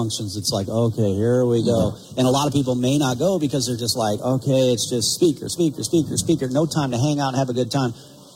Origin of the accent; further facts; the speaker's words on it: Montana, United States; One of the best classes I took, you know, as a kid growing up in Montana, you know, you go to street dances